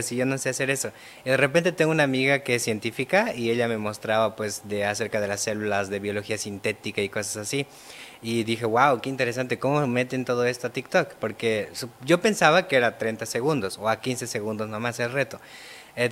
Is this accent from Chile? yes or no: no; Redención Pampa, Chuquisaca, Bolivia; now in Santa Cruz, Bolivia; Vengo de Redención Pampa, que es una localidad del municipio de Mojocoya, que está en la provincia de Sudáñez, que se encuentra en el departamento de Chuquisaca.